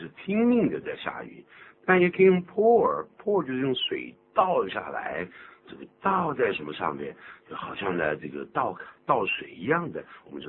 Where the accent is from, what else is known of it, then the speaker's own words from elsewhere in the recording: Shandong, China; accent: Shandong; 那想到这么一个咱们山东话讲这句话，我不要了，俺不要了